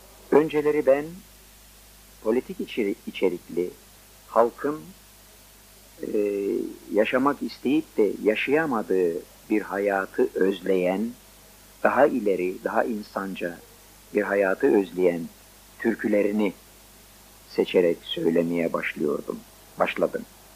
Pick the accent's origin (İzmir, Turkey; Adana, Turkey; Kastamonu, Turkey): Adana, Turkey; now in Istanbul, Turkey; Adanalıyım. Şimdi İstanbul'da oturuyorum.